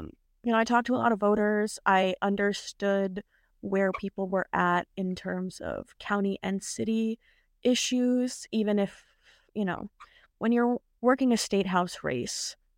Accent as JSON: {"language": "English", "region": "Ohio", "country": "United States", "tie": "born or raised there", "also_born_or_lived": "Texas", "said": "I was born in Texas. I was raised in Ohio"}